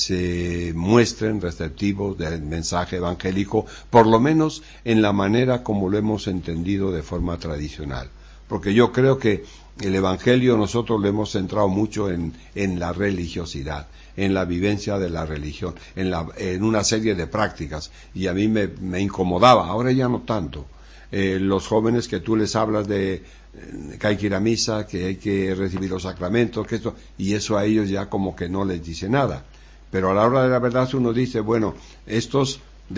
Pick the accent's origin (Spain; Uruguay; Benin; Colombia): Spain; now in Nicaragua; Yo tengo la doble nacionalidad. Soy nicaragüense por adopción y soy español por nacimiento.